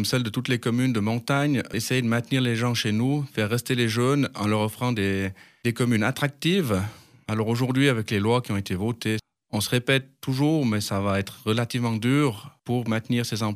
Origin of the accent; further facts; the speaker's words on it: Liddes, Valais, Switzerland; je suis né en 72 de Lide, originaire de Lide, d'un papa de Lide, mais d'une maman de Colombey-Murat, donc mélange entre la montagne et la plaine.